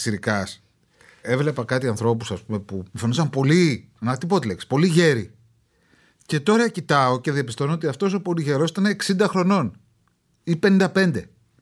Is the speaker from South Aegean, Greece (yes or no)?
no; Athens, Attica, Greece; Ζω ακόμα στη γειτονιά που γεννήθηκα. Είμαι φανατικός της Κυψέλης. Είμαι ο τελευταίος Κυψελιώτης.